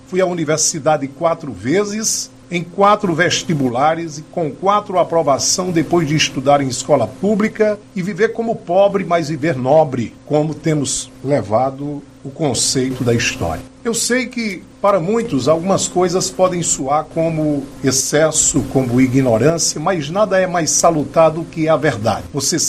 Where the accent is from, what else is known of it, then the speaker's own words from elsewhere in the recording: Patos, Paraíba, Brazil; born there; também faço parte dela porque nasci em Patos, na Rua dos 18 do Forte, no dia 6 de abril de 1963.